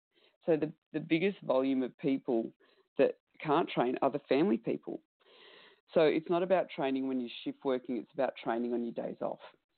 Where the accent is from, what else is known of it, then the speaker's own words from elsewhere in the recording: Australia; accent: Australian; my Australian accent.